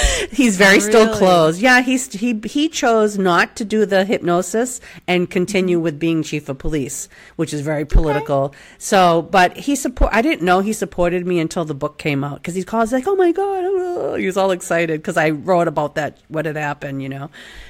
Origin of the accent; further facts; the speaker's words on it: India; I'm coming from India